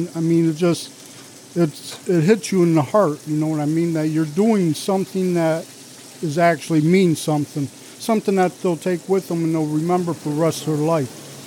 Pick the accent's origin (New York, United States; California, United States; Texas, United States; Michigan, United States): Michigan, United States; I'm from Lapeer County